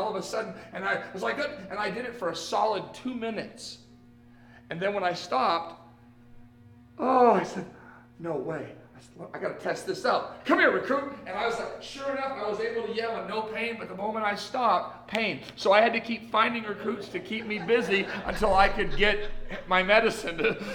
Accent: Maine, United States; also born or lived in Florida; Growing up in Maine, there were 3 meals. This isn't West Coast, this is East Coast, and this isn't Southeast Coast, this is Northeast.

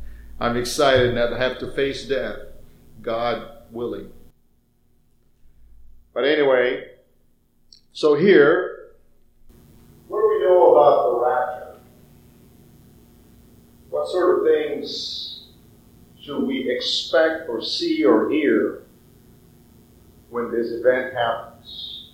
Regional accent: Philippines; Growing up in the Philippines, for example, when it's raining and you see the lightning just go, and then you hear rumbling, thunder.

